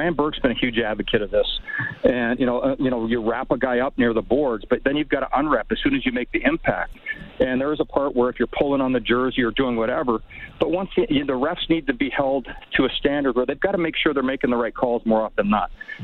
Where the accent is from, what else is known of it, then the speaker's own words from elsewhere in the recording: Edmonton, Alberta, Canada; We were all kids growing up in Edmonton.